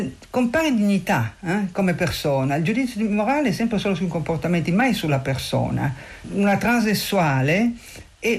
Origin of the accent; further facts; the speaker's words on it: Turin, Piedmont, Italy; born there; Io sono nata a Torino nel 1946 da genitori siciliani.